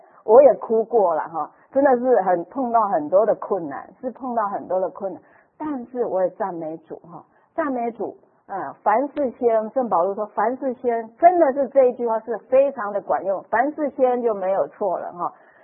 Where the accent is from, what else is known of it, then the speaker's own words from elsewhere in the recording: southern Taiwan, Taiwan; 我是南部人南部台湾尾巴的人